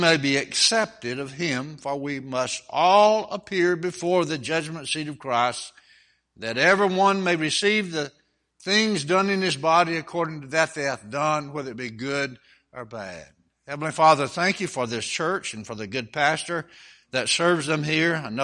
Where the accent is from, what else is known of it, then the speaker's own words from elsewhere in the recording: Alabama, United States; I was born and raised in Alabama.